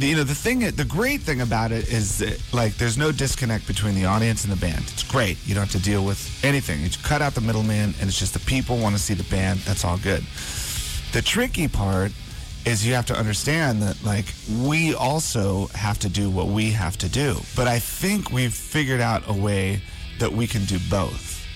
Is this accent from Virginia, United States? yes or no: yes; Virginia, United States; I'm from Virginia.